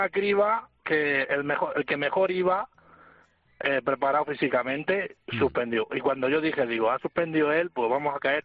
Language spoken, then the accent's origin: Spanish; Mijares, Castile and León, Spain; Y quería dar un saludo a mi pueblo, que se llama Mijares, de la provincia de Ávila, a todos mis paisanos